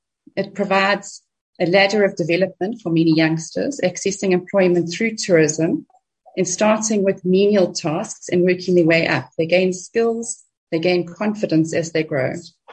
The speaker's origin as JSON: {"language": "English", "region": "KwaZulu-Natal", "country": "South Africa", "said": "I'm from the Drakensberg region."}